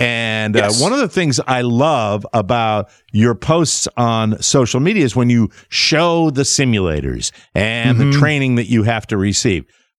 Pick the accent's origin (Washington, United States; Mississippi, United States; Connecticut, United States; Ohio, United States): Connecticut, United States; Glastonbury; where I grew up in Glastonbury, Connecticut, by Pratt & Whitney Aircraft, which was based in East Hartford, Connecticut.